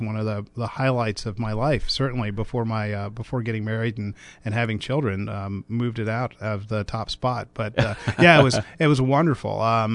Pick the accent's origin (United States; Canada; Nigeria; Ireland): United States; Dale City, Virginia; Well, Coy, I grew up in Northern Virginia, a little place called Dale City.